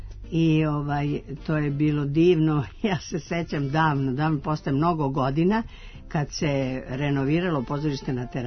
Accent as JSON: {"language": "Serbian", "town": "Aranđelovac", "region": "Šumadija", "country": "Serbia", "said": "On je bio naš komšija u Aranđelovcu, ja sam inače iz Aranđelovca."}